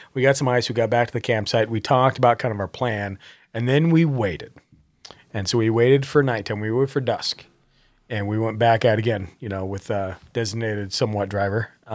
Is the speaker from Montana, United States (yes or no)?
yes; Montana, United States; born there; I was born in Montana. I know how storms move.